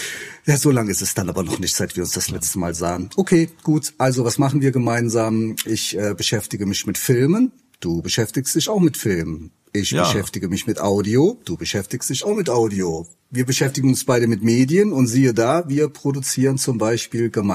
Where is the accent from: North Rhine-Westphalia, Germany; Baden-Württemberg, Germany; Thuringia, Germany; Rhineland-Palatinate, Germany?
Rhineland-Palatinate, Germany; Neuwied; weil ich bin ja auch aus Neuwied.